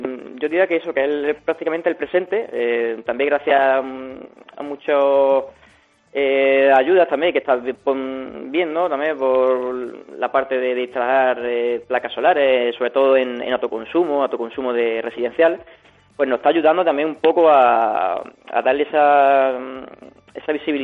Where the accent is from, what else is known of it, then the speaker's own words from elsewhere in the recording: Linares, Andalusia, Spain; acabo de cumplir 27 años y soy, bueno, soy un joven de Linares